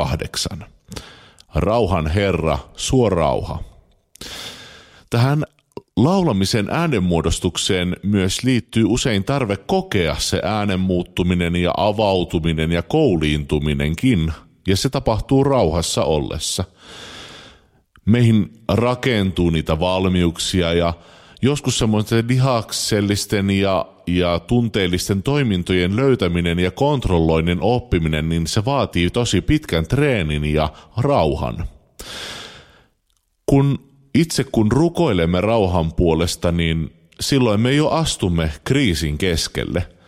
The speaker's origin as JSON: {"language": "Finnish", "region": "North Karelia", "country": "Finland", "accent": "North Karelian", "said": "Totta kai minulla on oma pohjoiskarjalainen aksentti"}